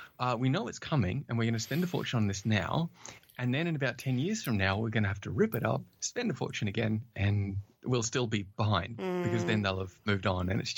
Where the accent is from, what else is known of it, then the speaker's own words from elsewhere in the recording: Australia; accent: Australian; I'm, as said earlier, I'm originally from Australia, though I'm told I have lost a bit of the Australian accent.